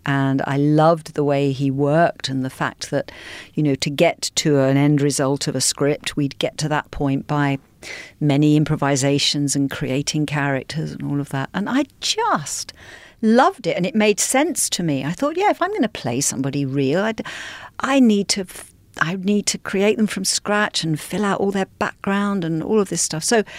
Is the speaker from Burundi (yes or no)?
no; Brighton, South East England, United Kingdom; I grew up in Brighton, which is on the south coast of England.